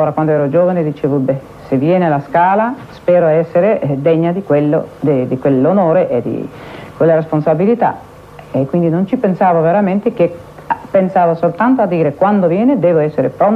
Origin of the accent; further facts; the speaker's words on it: Greece; Sono greca per quello che sono fatalista